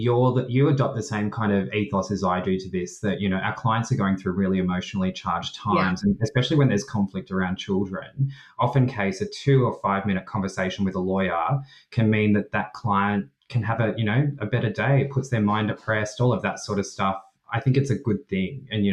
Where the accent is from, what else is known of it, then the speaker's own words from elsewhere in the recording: Tamworth, New South Wales, Australia; when I first moved to Sydney after finishing high school, and I'd go back to, because I grew up in Tamworth